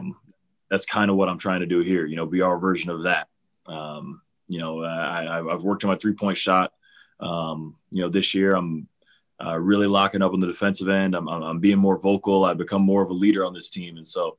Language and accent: English; Cleveland, Ohio, United States; I grew up in Cleveland. I'm from here, and, you know, I love these fans.